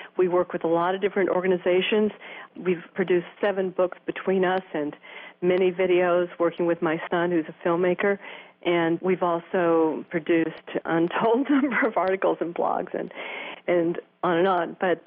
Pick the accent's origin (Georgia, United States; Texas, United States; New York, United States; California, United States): Texas, United States; I mean, you know, I grew up in Texas in the 50s where, you know, women were not particularly encouraged to be leaders